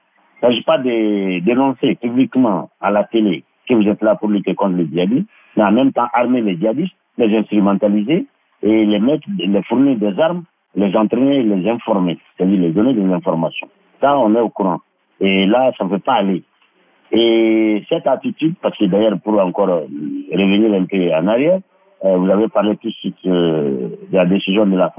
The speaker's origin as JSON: {"language": "French", "country": "Mali", "said": "on a jusqu'à présent des problèmes, comme chez nous au Mali, mais moins."}